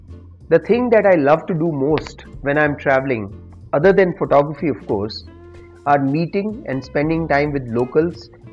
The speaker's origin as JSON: {"language": "English", "country": "Romania", "also_born_or_lived": "Belgium", "moved": "yes", "said": "I took a sabbatical and returned to my home country of Romania after 11 years living in Belgium."}